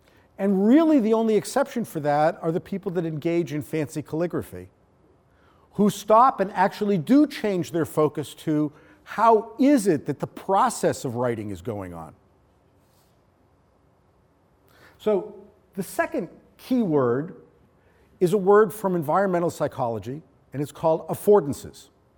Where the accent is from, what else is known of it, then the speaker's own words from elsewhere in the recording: New England, United States; I prefer to call it synecdoche, but that's just because I'm from New England and I can't pronounce things.